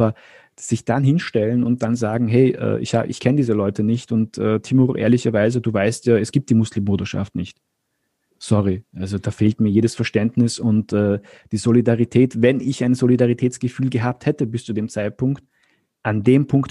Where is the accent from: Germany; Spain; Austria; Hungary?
Austria; bei uns in Österreich